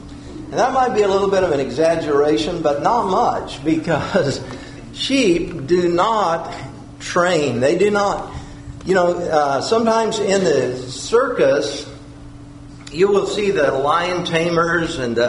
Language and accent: English; California, United States; Growing up in California, sometimes we would see the shepherds taking care of the sheep, usually the Basque shepherds.